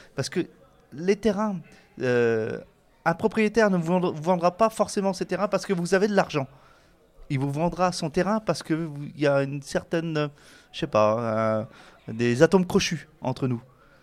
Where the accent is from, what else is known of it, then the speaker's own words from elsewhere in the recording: Brittany, France; moved away; je suis venu du Morbihan, je suis pas très loin pourtant, hein. Ça paraît pas très loin, mais je suis arrivé dans le Finistère